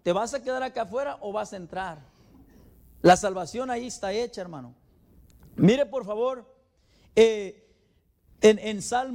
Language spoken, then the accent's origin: Spanish; Mexico; moved away; Cuando yo llegué aquí de México, recuerdo la primera vez, llegué en el invierno aquí